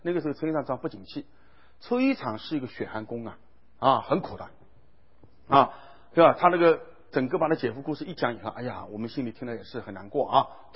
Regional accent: Shanghai, China; 我们上海人都知道

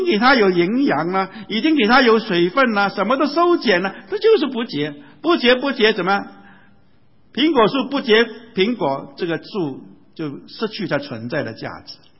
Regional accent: China; 我们是中国人，我们不需要学中国话

